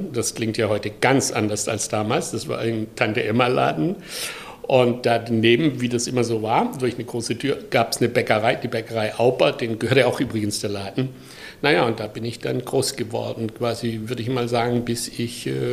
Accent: Baden-Württemberg, Germany; also ich komme aus Süddeutschland, im Dorf nahe Pforzheim. Und 1948 geboren

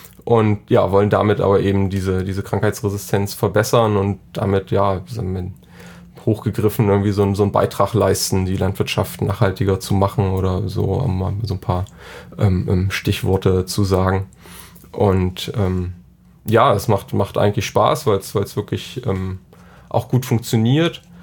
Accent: Saxony-Anhalt, Germany; ich bin 28 Jahre alt, komme aus Sachsen-Anhalt, aus einem kleinen Ort so südwestlich von Magdeburg und arbeite jetzt auch da in der Nähe.

